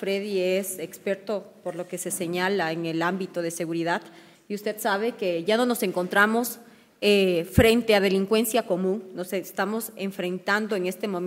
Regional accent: Ecuador; todos somos ecuatorianos, estudiemos donde estudiemos, en el Ecuador o fuera del país

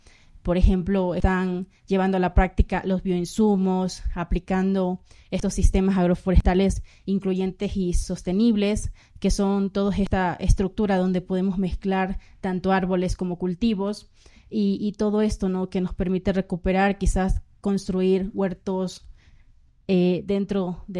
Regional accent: Esmeraldas, Ecuador; yo soy de Esmeraldas y prácticamente nos sucede lo mismo. Provengo de una zona rural

